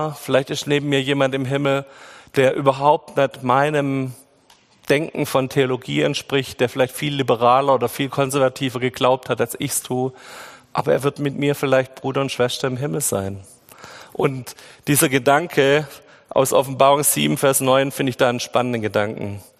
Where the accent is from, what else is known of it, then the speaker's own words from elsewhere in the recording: Baden-Württemberg, Germany; der ist doch viel zu emotional als für mich als Schwabe